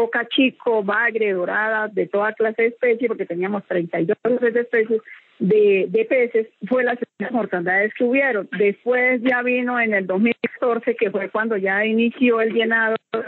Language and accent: Spanish; Santander, Colombia; nosotros somos personas nacidas y criadas en la región, que somos de ahí, de Santander. Somos pescadores, agricultores y mineros al mismo tiempo